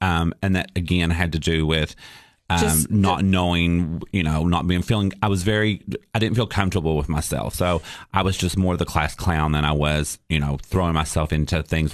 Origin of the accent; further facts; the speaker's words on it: Kentucky, United States; So I grew up in Eastern Kentucky